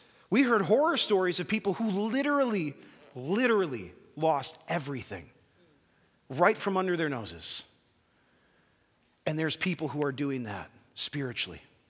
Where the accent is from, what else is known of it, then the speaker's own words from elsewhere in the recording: United States; Like, I love being an American, but part of being an American is sort of this anti-disestablishment idea